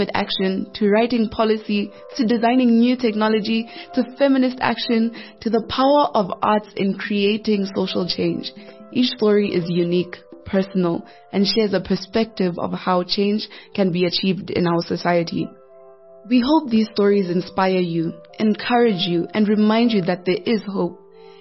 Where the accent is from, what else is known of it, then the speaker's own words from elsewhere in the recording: Soweto, Gauteng, South Africa; from Soweto